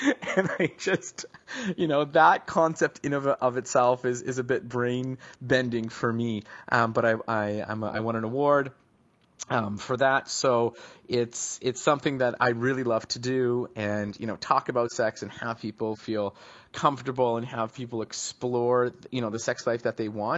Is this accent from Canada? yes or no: yes; Vancouver, British Columbia, Canada; I grew up back in Vancouver, British Columbia, in Canada